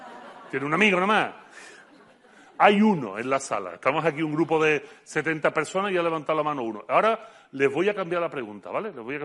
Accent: Utrera, Andalusia, Spain; voy a empezar un programa piloto en mi pueblo, en Utrera

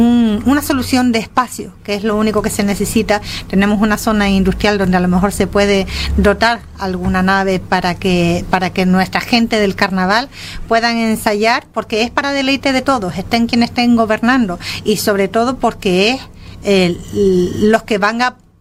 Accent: Canary Islands, Spain; Es parte de nuestra seña de identidad como canarios, que nos gusta una fiesta más que comer

